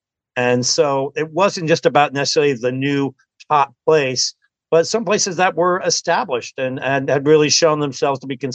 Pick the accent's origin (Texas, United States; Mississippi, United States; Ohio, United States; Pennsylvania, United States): Texas, United States; Houston; when I tell them I'm from Houston